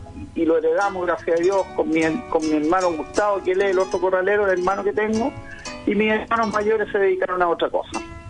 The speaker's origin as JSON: {"language": "Spanish", "town": "Maipú", "region": "Santiago Metropolitan", "country": "Chile", "tie": "born or raised there", "said": "Mire, me crié en Maipú"}